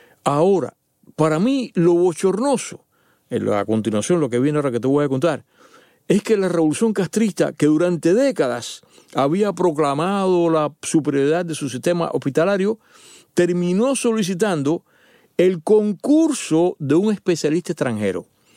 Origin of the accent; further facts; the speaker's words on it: Cuba; yo tengo que decir como ciudadano cubano que a mí me molestó el tono